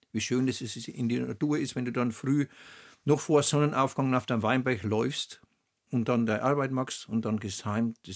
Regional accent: Oberschwabach, Bavaria, Germany; born there; Ich wurde in Oberschwabach geboren, auf dem Kanapee, um 7:30.

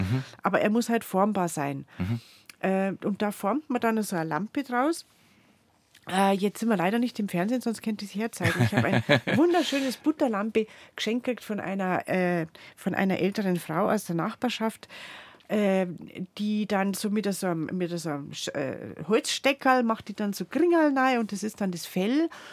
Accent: Bavaria, Germany; Also bei uns in Südbayern gibt es den noch gar nicht so lang.

